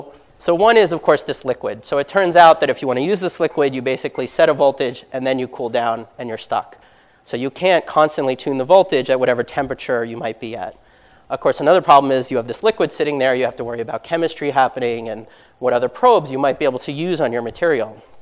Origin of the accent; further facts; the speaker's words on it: United States; And sadly, I'm an American.